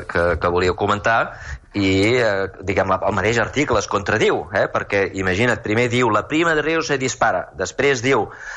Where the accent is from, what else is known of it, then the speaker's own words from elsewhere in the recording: Catalonia, Spain; now in New York, United States; la gent sap que sóc català